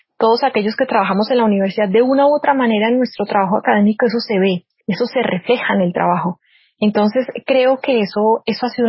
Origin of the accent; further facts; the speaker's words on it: Colombia; las relaciones internacionales nos permiten dimensionarnos como colombianos.